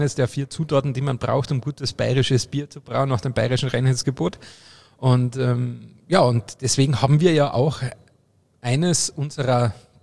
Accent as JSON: {"language": "German", "town": "Obervellach", "region": "Carinthia", "country": "Austria", "tie": "born or raised there", "said": "mein Heimatort Oberfellach im Mölltal ist ja Partnergemeinde der Stadt, genau, Freising"}